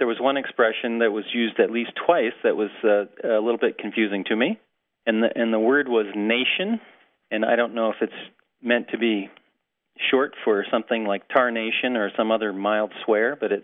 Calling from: Meriden, New Hampshire, United States; I'm calling from Meriden, New Hampshire.

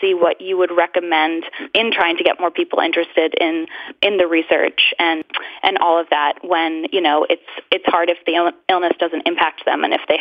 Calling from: Ipswich, Massachusetts, United States; I'm calling from Ipswich, Massachusetts.

